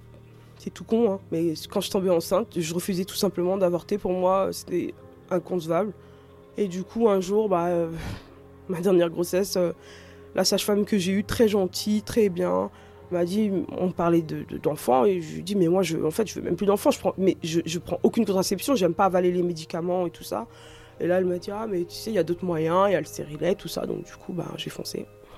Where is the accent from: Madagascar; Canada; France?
France; je devais avoir 16 ans à peine. Je suis née ici, je suis née en France, j'ai grandi ici.